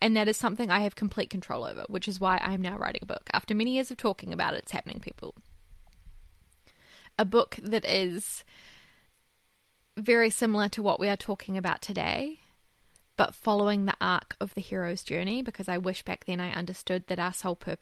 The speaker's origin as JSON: {"language": "English", "country": "Ireland", "said": "I'm Irish, like I said."}